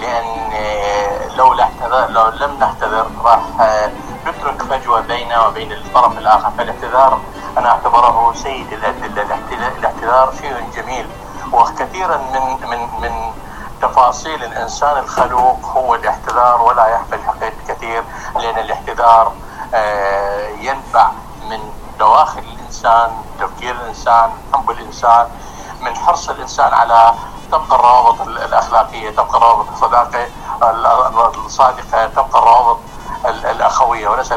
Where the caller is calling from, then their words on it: Iraq; من العراق.